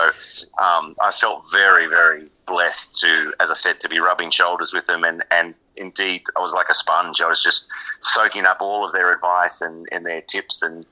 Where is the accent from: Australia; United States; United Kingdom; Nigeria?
Australia; Wagga Wagga, New South Wales; now in Wollongong, Australia; I'm originally from Wagga Wagga, as we've already discussed, yes. But I live these days in Wollongong.